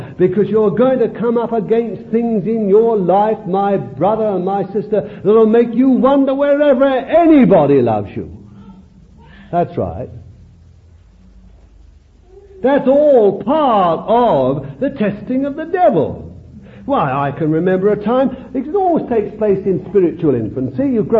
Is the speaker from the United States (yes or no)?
no; Bethnal Green, London, United Kingdom; born there; I told him I was born in Bethnal Green.